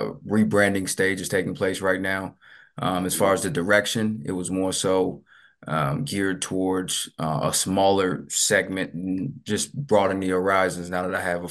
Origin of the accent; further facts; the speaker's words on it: Minnesota, United States; But again, being as though I grew up in Minnesota, it's kind of you deal with that a lot, how to navigate.